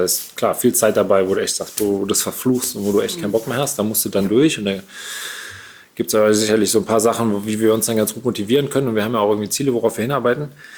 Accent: Siegburg, North Rhine-Westphalia, Germany; born or raised there

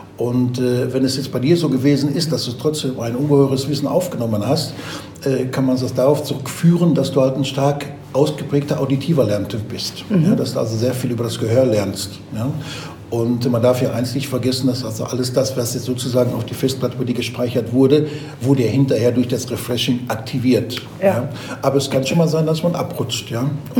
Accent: Bavaria, Germany; Aber auch wenn ich von meinem Heimatort als Beispiel von Bayern Süd nach Bayern Nord fahre

